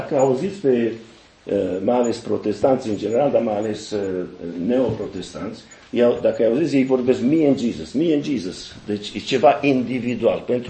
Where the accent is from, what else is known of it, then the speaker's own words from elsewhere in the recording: Dumbrăveni, Sibiu County, Romania; de unde sunt eu, din Dumbrăveni, județul Sibiu